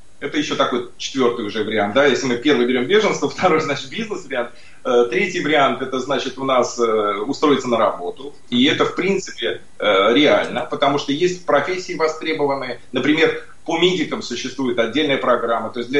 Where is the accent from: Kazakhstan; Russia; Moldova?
Russia; Moscow; я сам из Москвы, так же, как и вы. Родился, вырос. Для меня, вот, как для русского человека